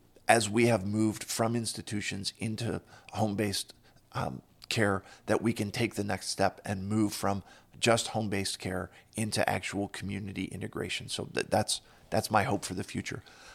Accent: Pittsburgh, Pennsylvania, United States; I'm from the Pittsburgh area. I don't live in the city.

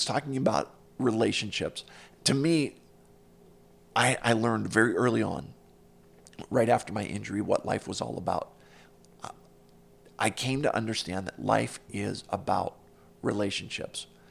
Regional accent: Pittsburgh, Pennsylvania, United States; But my favorite guests are my hometown Pittsburgh people

